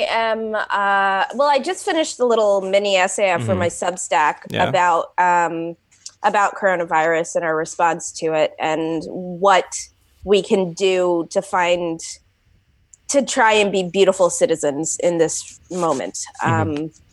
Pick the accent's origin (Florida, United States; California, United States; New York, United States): New York, United States; In my hometown in upstate New York, they really lagged behind closing the city schools